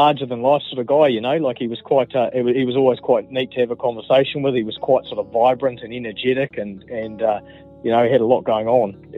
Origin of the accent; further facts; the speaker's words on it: Paeroa, Waikato, New Zealand; I was born and raised here, so I sort of grew up in Paidoa here, but I moved away after high school